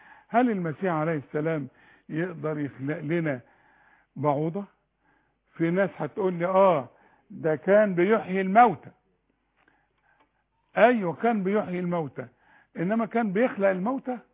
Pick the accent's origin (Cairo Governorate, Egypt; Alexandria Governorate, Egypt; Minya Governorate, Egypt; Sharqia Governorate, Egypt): Sharqia Governorate, Egypt; انا بخاف اقول من الشرقية يقولون انت بعت القطر، وما بريح روحي بقول لهم انا من مصر